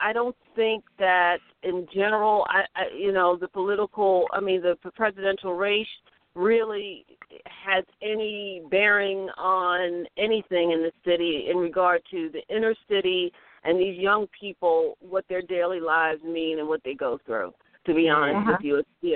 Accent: Baltimore, Maryland, United States; I was born in Baltimore. And I was I'm grateful to have been born in a culture in the 60s where life wasn't like this here.

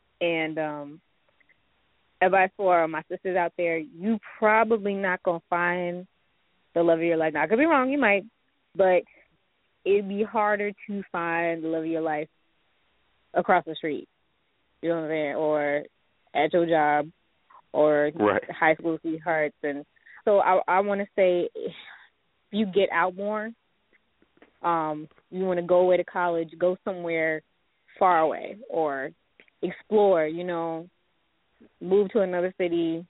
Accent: Pittsburgh, Pennsylvania, United States; also born or lived in Florida; So I was in Florida, Virginia. I grew up in Pittsburgh.

